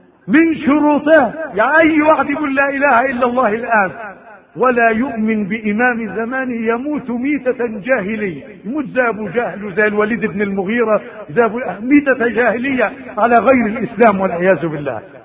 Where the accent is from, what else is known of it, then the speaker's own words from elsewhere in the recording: Egypt; عندنا في مصر المسيحيين تقول له صلى على النبي يقول لك اللهم صل عليه.